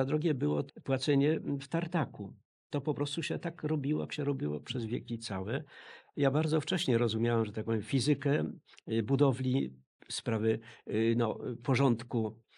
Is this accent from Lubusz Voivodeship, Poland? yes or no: no; Tomaszów Lubelski, Lublin Voivodeship, Poland; On z Hrubieszowa, ja z Tomaszowa.